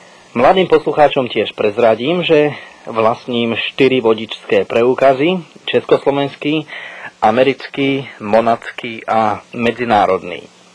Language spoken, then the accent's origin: Slovak; Piešťany, Trnava Region, Slovakia; som sa narodil v Piešťanoch, tam som aj chodil do prvej základnej 9-ročnej školy. A potom, keď ma kvôli náboženským dôvodom neprijali na strednú školu, odišiel som na stredné odborné učilište elektrotechnické do Bratislavy.